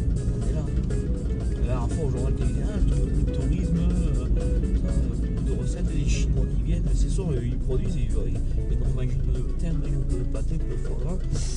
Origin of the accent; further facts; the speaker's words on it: Occitanie, France; et quand je suis du Tarn à côté t'as une usine qui te rejette des trucs